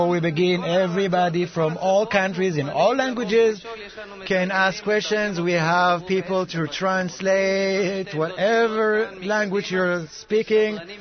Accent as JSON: {"language": "English", "town": "Haifa", "region": "Haifa District", "country": "Israel", "said": "I'm from Haifa."}